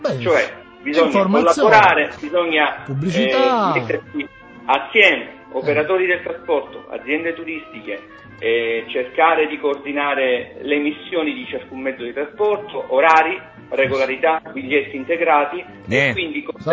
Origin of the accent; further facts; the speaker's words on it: Sicily, Italy; io da siciliano, insomma, mi rendo conto